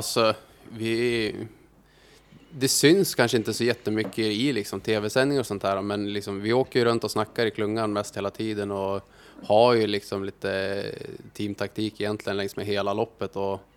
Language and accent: Swedish; Jämtland County, Sweden; Samma sak som jag är också från Jämtland som sagt.